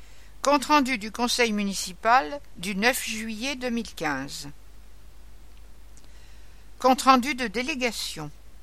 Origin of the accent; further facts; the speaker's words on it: Athis-Mons, Île-de-France, France; born there; now in Clermont-Ferrand, France; Je suis né à Athis-Mons, dans la région parisienne